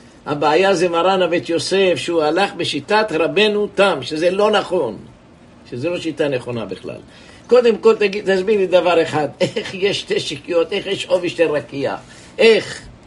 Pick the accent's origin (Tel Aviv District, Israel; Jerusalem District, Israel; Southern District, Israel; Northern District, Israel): Jerusalem District, Israel; Jerusalem; born there; אני נולדתי בירושלים